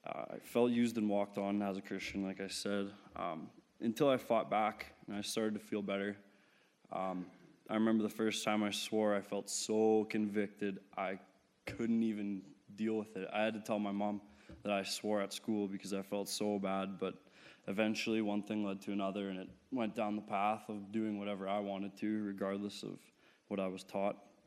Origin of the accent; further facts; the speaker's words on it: Saskatoon, Saskatchewan, Canada; I'm 20 years old. I'm from Saskatoon, Saskatchewan.